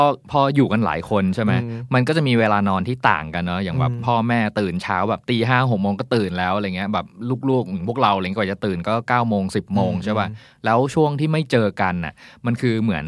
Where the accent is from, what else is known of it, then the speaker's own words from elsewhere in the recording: Northern Thailand, Thailand; ผมเป็นคนเหนือใช่ไหมแล้วการเป็นคนเหนือเนี่ยคือมันมีรสชาติอาหารเหนือที่แม่เป็นคนทำให้เรากินแต่เด็กมาแล้ว